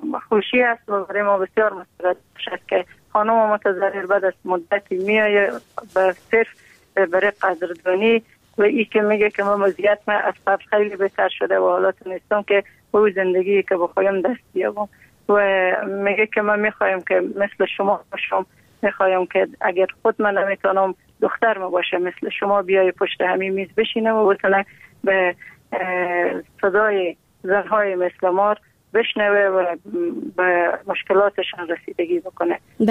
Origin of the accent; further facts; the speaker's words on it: Afghanistan; چون ما افغان هستیم